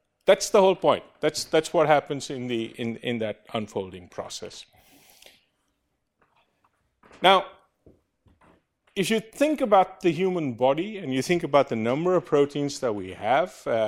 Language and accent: English; Netherlands; I come from the Netherlands.